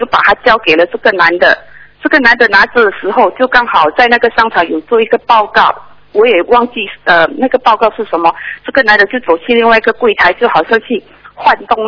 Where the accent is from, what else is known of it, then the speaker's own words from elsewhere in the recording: Malaysia; 我是马来西亚的。